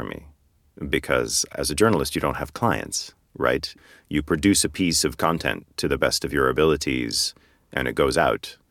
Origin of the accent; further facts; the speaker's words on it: Montreal, Quebec, Canada; now in United Kingdom; I'm Canadian. I'm from Montreal.